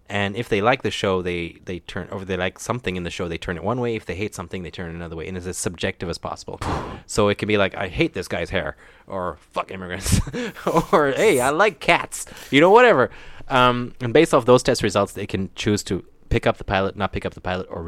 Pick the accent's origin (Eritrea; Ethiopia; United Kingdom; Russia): Ethiopia; now in United States; So I went in and I said, hey, man, I grew up in Ethiopia. I'm not Somalian.